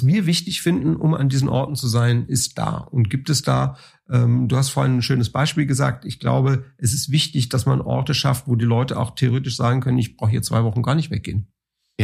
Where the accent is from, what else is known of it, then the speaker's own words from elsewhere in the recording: Sylt, Schleswig-Holstein, Germany; Also ich bin als Jugendlicher quasi auf Sylt aufgewachsen.